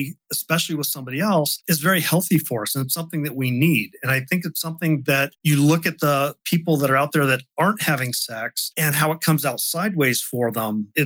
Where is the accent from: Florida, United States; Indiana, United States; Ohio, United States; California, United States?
Florida, United States; so I'm originally from Florida.